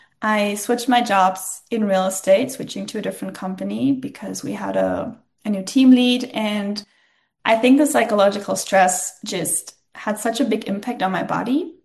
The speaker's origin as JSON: {"language": "English", "region": "Berlin", "country": "Germany", "moved": "as an adult", "lives_now": "Stockholm, Sweden", "said": "I'm based in Stockholm right now, but I'm originally from Berlin. I just recently moved here, actually."}